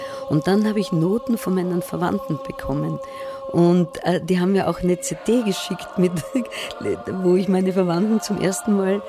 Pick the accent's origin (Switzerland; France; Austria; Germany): Austria; Graz, Styria; Also ich komme aus Graz, ich bin in Graz geboren und ein ländlicher Zweig meiner Familie, die haben gejodelt.